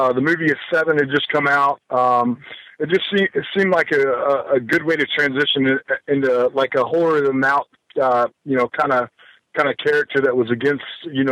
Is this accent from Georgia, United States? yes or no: no; Memphis, Tennessee, United States; Growing up in Tennessee, in Memphis, you had Channel 5, USWA, Lawler, Dundee, Southern wrestling at its finest is what I grew up on.